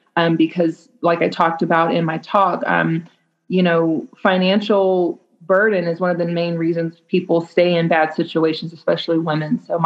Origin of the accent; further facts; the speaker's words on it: Dallas, Texas, United States; So I'm a native of the Dallas-Fort Worth Metroplex. I'm from Dallas, Texas.